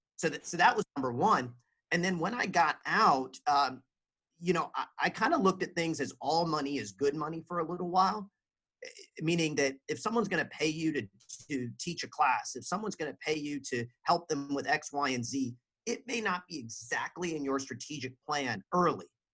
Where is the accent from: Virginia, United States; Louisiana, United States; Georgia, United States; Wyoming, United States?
Georgia, United States; Atlanta; I mean, you know, for me, I grew up in Atlanta. I went to, you know, kind of took the traditional beaten path.